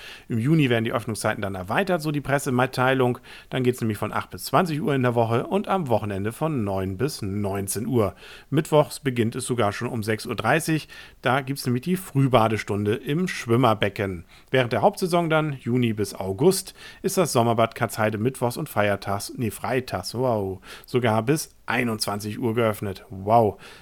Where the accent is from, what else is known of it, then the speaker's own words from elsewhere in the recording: Kiel, Schleswig-Holstein, Germany; Als Kieler muss ich gestehen, gehe ich jetzt durchaus ein bisschen mit einer leichten Reserviertheit durch die Innenstadt.